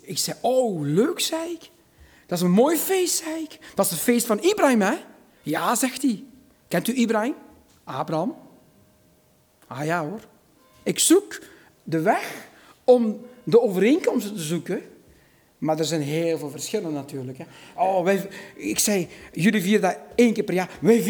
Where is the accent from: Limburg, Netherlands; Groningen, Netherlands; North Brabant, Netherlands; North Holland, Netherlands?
Limburg, Netherlands; Meulenberg; Ik kom uit de Meulenberg. Dat is een heel klein dorpje ergens in Limburg. In die streek bekend als een behoorlijk berucht buurt.